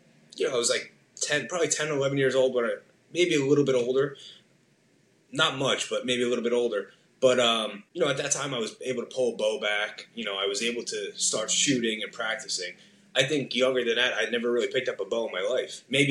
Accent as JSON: {"language": "English", "town": "Freehold", "region": "New Jersey", "country": "United States", "said": "I'm from Freehold, New Jersey. I'm 30 years old."}